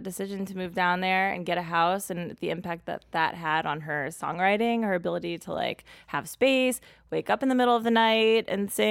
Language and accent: English; Columbus, Ohio, United States; I'm from Ohio. I know about those prices.